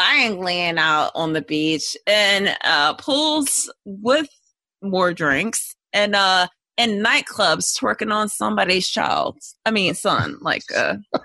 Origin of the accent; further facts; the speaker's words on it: Philadelphia, Pennsylvania, United States; moved away; when I moved down from Philly, I was already in a magnet program.